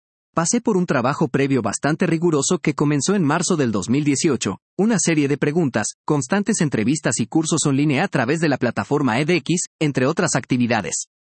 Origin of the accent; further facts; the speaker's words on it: Peru; Por primera vez en este evento, somos 5 los peruanos seleccionados.